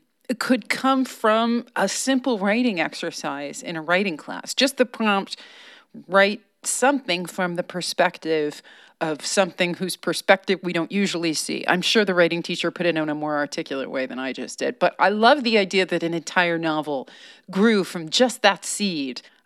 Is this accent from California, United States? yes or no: no; Minnesota, United States; And I just want to say, as a Minnesotan, we can't help it.